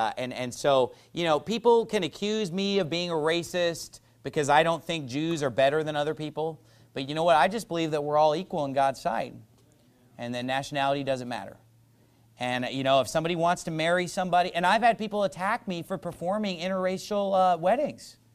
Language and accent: English; United States; born there; I was born in America. I am an American.